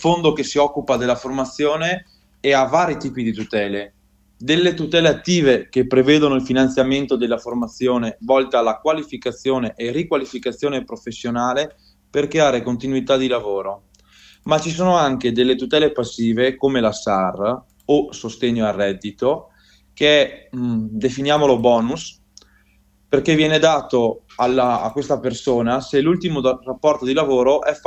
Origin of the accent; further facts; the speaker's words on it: Zoldo, Veneto, Italy; vengo da Belluno, principalmente da Zoldo.